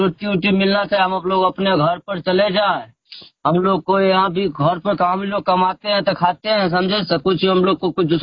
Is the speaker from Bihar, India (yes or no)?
yes; Damodarpur, Bihar, India; now in Jalandhar, India; समस्तीपुर जिला है, घर दामोदरपुर है।